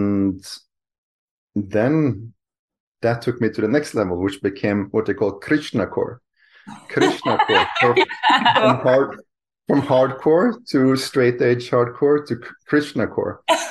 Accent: Norway; I grew up in Norway, and my family was very close to nature.

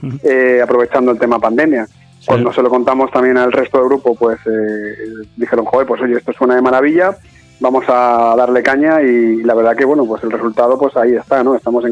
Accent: Madrid, Community of Madrid, Spain; Los demás somos todos de Hortaleza.

